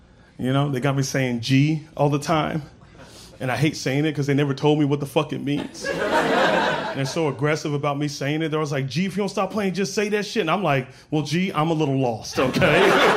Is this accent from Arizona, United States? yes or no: yes; Arizona, United States; I'm from Arizona, man. Like, yeah, like, it's crazy, man. Growing up in Arizona, like, it's just one note, you know?